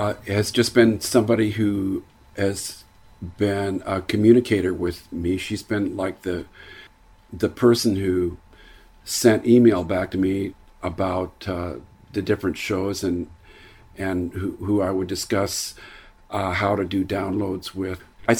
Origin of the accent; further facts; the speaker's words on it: Tacoma, Washington, United States; and we're from Tacoma. It's our hometown, and this is our radio station